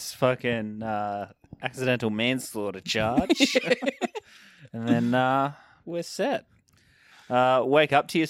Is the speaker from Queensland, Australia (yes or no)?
no; Tanilba Bay, New South Wales, Australia; This time, people from my hometown, Tanilba Bay, shout out, 2317, represent.